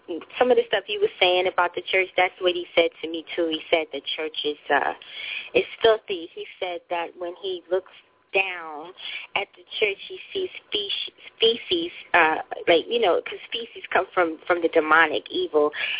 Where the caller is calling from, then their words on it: Montclair, New Jersey, United States; I live in Montclair, New Jersey.